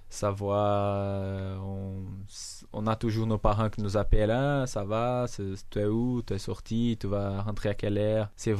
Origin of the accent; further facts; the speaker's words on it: Brazil; French is a second language; comme on vient d'une petite ville, c'est quand même loin de Rio de Janeiro